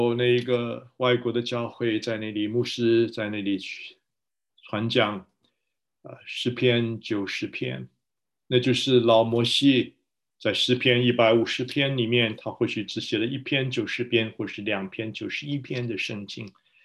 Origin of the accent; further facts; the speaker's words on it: China; 我们是中国人，不是吗？